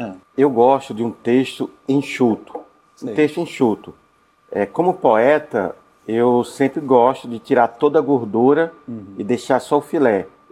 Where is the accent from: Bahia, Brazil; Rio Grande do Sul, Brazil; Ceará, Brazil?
Ceará, Brazil; Aurora; Eu sou da região do Cariri, no Ceará, de uma cidade pequena chamada Aurora, que fica perto do Juazeiro do Norte.